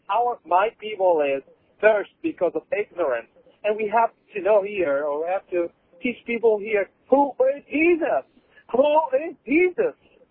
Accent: Egypt; now in Oregon, United States; I'm from Egypt, and I'm here settled in Oregon now.

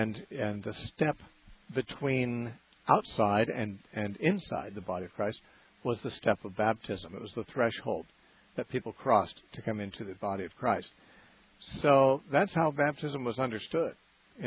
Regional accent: Santa Cruz, California, United States; Our next caller is Donna, calling from Santa Cruz, California, my hometown.

